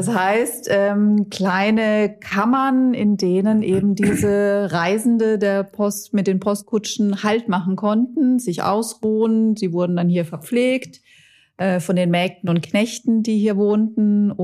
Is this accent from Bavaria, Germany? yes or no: no; Baden-Württemberg, Germany; born there; Ich bin geboren hier in dem Ort, in dem wir uns befinden. Wie du schon sagtest, ein kleiner Ort am Rande von Freiburg, selbstständig. Möchte auch selbstständig bleiben. Trotzdem fühlt es sich an wie so eine Art Vorort von Freiburg, okay, am Fuße des Schwarzwaldes.